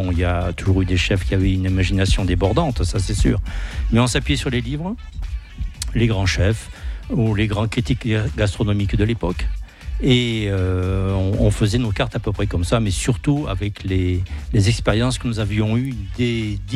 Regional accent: South-West France, France; accent: south-west France; vu mon accent, vous avez entendu, c'est plutôt du côté du sud-ouest de la France.

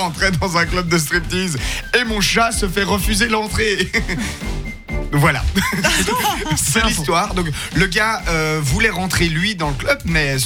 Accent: Bulle, Fribourg, Switzerland; From Bubbles.

